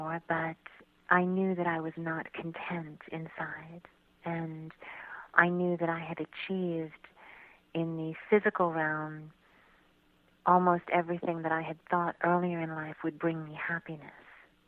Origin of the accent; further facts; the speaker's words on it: New York, United States; also born or lived in Florida; I was born in Florida, reared in New York